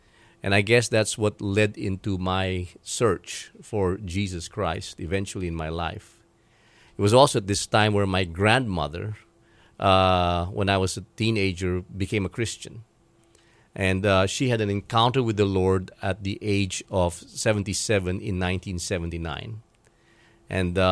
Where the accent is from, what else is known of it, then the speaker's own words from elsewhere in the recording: Manila, Metro Manila, Philippines; also born or lived in Cebu; I grew up in the city of Manila in the Philippines, in Manila itself. I was born and raised there, educated there. My family has always been in Manila.